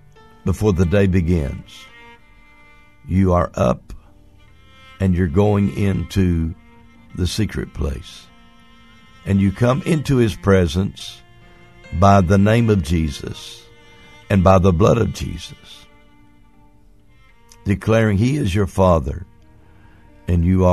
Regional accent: Comanche, Oklahoma, United States; leading a gathering in Comanche, Oklahoma. You say, well, I've never heard of Comanche. Comanche's my hometown and Dr. Larry Martin's hometown.

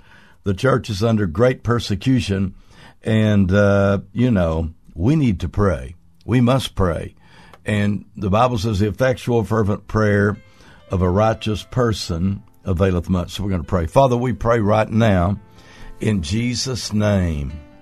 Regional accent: Comanche, United States; Dr. Larry Martin and I were going to the church that we grew up in Comanche

